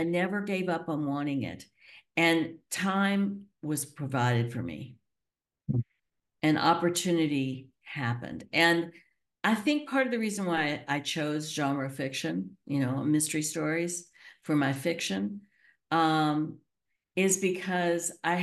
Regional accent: Kentucky, United States; Yeah, I grew up in Kentucky near a Shaker town.

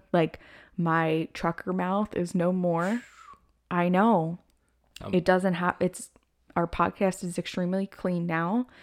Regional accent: Pennsylvania, United States; But growing up in Pennsylvania and like we would just always help our neighbors out no matter what.

